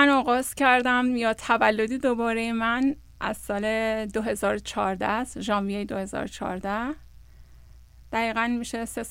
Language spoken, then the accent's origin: Persian; Iran; moved away; افتخار میکنم که یک ایرانی هستم و همیشه هم با افتخار اینجا گفتم که من یک ایرانی هستم، کشوری با تمدنی غنی.